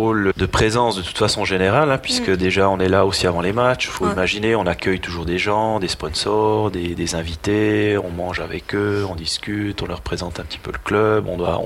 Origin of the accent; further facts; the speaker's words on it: Jura, Switzerland; je viens du Jura, hein, donc le club où j'ai appris à jouer au hockey, c'était le HC Ajoie.